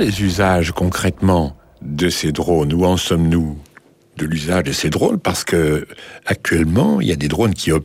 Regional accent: France; Parce qu'après tout, moi je suis français, dans mon pays il y a une défense nationale

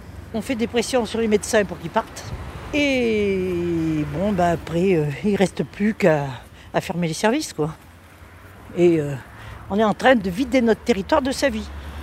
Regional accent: Landogne, Auvergne-Rhône-Alpes, France; born there; Moi, je ne suis pas née à Ambert, je suis née à Henri Combraille. Je suis née à Landogne.

